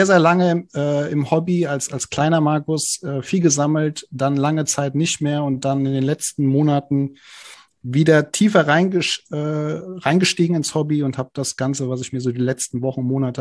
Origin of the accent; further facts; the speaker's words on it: Frankfurt, Hesse, Germany; komme ich aus Frankfurt.